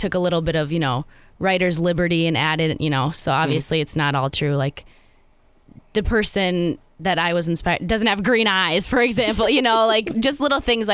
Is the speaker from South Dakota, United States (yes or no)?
yes; Sioux Falls, South Dakota, United States; Well, so grew up, born and raised in Sioux Falls, South Dakota.